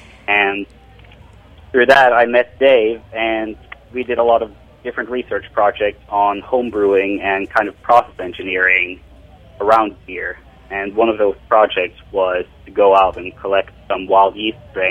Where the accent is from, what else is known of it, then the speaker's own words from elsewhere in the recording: Norway; moved away as an adult; now in United States; So I am a graduate student at Clemson University. I came from Norway about 5 years ago